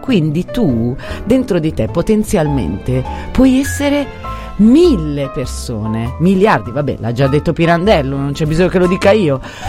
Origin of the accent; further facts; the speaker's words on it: Cologno Monzese, Lombardy, Italy; born there; Io sono nata a Cologno Monzese e sono vissuta in questa famiglia.